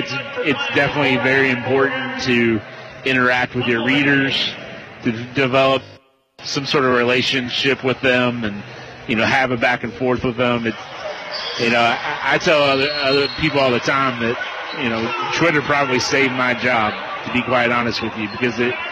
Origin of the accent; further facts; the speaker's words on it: Bowling Green, Kentucky, United States; when I was growing up in Bowling Green, going to Bowling Green High School